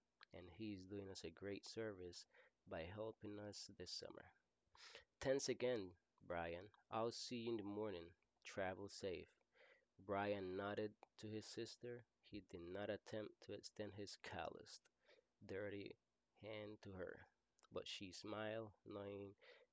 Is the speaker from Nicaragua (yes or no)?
yes; Caribbean coast, Nicaragua; I'm from Nicaragua. The capital of Nicaragua is Managua. However, I'm from the Caribbean side of Nicaragua. It's called Atlantic Coast.